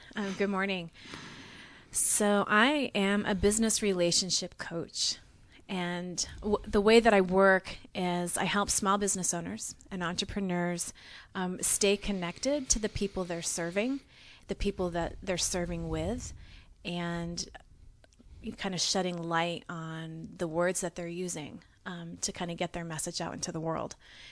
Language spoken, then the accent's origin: English; Maine, United States; So I actually was born and raised in Maine.